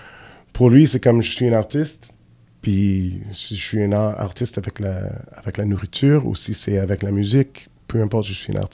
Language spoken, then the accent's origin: French; Quebec City, Quebec, Canada; je suis né et élevé ici à Québec. Je suis québécois. Je suis anglo-québécois